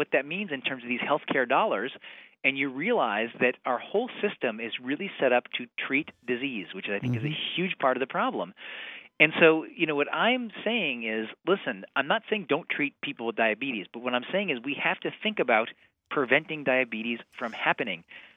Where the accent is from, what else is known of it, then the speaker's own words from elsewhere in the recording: Missouri, United States; I'm originally from Missouri.